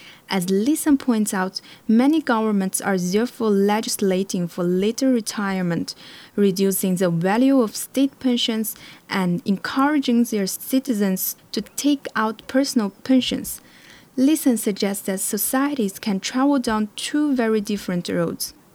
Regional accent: Xinjiang, China; from Xinjiang, China, your host for the day.

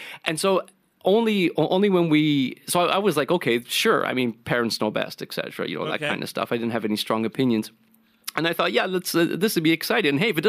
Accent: Toronto, Ontario, Canada; growing up in Toronto to a Maltese parent. My dad has family there

